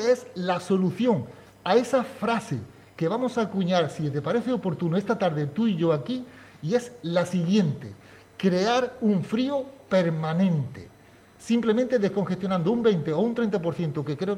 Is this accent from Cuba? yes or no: no; El Ejido, Andalusia, Spain; born there; donde yo nací, en el Ejido, estaba la concentración de bancos más grande de Europa.